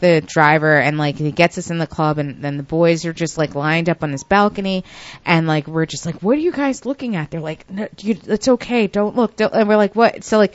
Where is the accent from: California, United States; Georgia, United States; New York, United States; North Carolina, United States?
New York, United States; because like I'm from Westchester, so like I'd come down here clubbing when I was like 15, 16, like my junior prom.